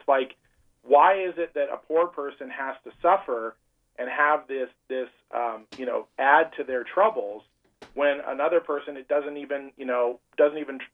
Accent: Montana, United States; including Idaho and Montana, my home state, have acted on this issue

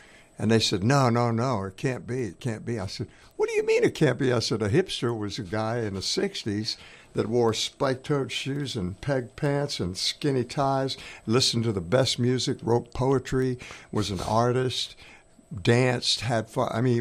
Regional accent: Rhode Island, United States; born there; I went to school. I was born in Rhode Island.

